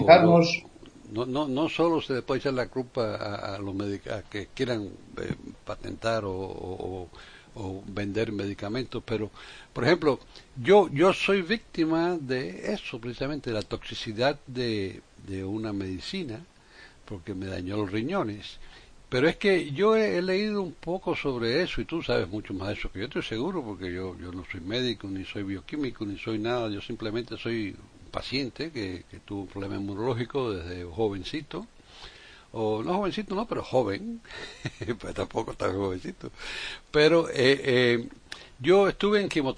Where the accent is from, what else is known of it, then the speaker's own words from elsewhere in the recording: Havana, Cuba; yo nací y crecí en La Habana